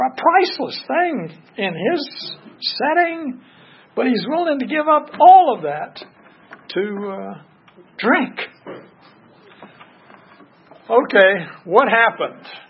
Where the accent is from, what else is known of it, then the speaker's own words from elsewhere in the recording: Newport News, Virginia, United States; Well, I grew up in Newport News across the Hampton Roads, but Norfolk.